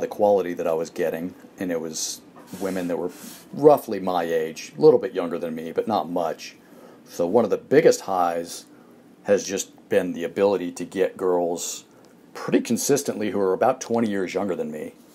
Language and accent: English; United States; accent: American; As you can tell from my sexy American accent, I am from the U.S. I'm 50 years old.